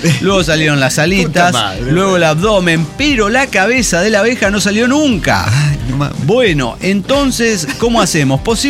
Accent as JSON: {"language": "Spanish", "town": "Chetumal", "region": "Quintana Roo", "country": "Mexico", "said": "de Chetumal, Quintana Roo."}